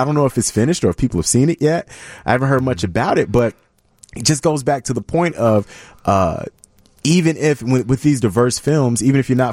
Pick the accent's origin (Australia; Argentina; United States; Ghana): Ghana; So my parents are immigrants from Ghana. I'm Ghanaian. I take trips back to West Africa every year since 2016.